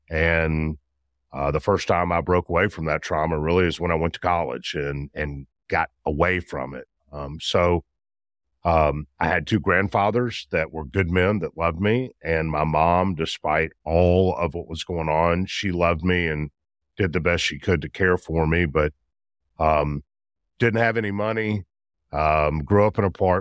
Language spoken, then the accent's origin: English; Memphis, Tennessee, United States; So I'm a Memphis guy, born and bred in Memphis, grew up in Memphis. I'm 55 years old and I still live in Memphis.